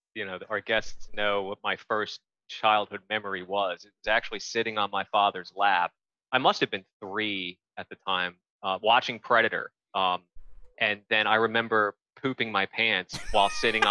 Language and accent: English; New Jersey, United States; born there; I just had a late birthday and I was born in New Jersey.